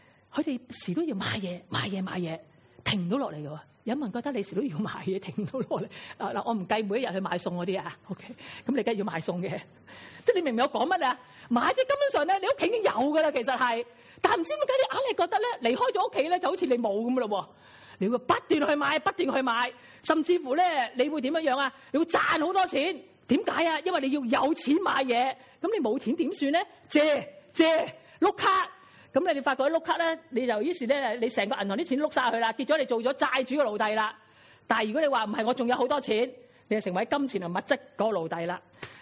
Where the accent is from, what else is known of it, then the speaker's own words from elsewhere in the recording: Hong Kong; 不过咁我哋香港人而家都系咁讲噶啦